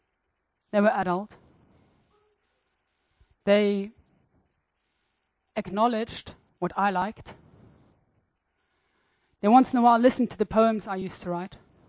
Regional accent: Windhoek, Khomas, Namibia; also born or lived in Germany; I was born in Germany. When I was three, we moved to Namibia because my father is Namibian. And I grew up in Windhoek.

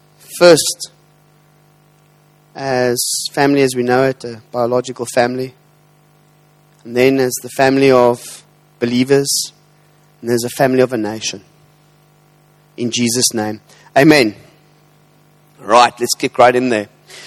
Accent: Cape Town, Western Cape, South Africa; I'd like to apologize before I start. I'm from Cape Town

